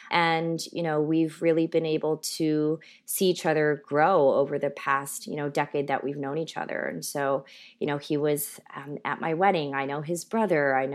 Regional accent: Kansas, United States; born there; also born or lived in California; So I was born in Kansas, of all places, which is not where you'd find, I think, a lot of Korean American families in the early 80s.

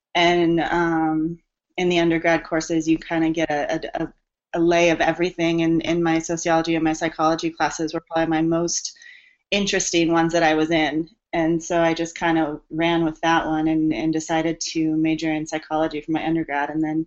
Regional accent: Yorba Linda, California, United States; But I grew up in a small town called Yorba Linda, which is just near like Anaheim, Disney.

